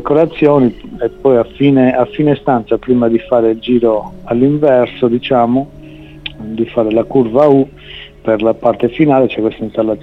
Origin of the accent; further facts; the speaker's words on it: Sardinia, Italy; also born or lived in United States; io come sardo, figurati, era un sogno per me poter tornare in Sardegna